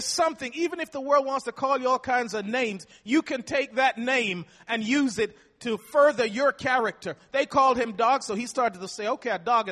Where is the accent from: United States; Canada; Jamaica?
Jamaica; I can remember as a little toddler, about 3 years old, growing up in Jamaica